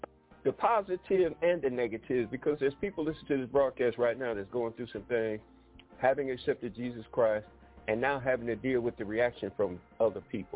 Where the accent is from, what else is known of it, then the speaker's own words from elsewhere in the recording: Detroit, Michigan, United States; growing up in Detroit, I always learned that we have to be mindful